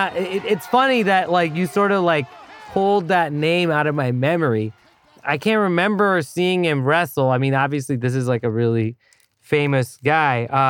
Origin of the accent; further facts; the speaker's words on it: Thailand; like even like as a kid growing up in Thailand